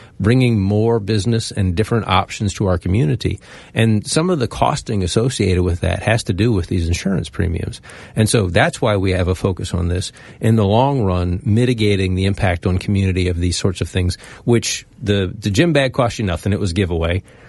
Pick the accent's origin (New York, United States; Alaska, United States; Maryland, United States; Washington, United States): Maryland, United States; I'm not from someplace else. I'm born and raised in Prince George's County. I'm very proud of my home.